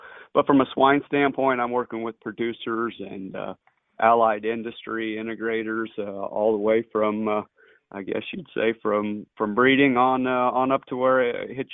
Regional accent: Iowa, United States; But I'm from Wapello County, I actually reside there as well now.

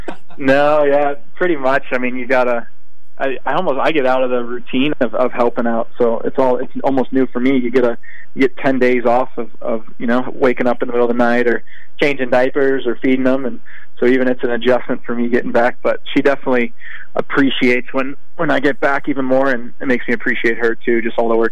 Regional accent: Orlando, Florida, United States; Orlando, Florida.

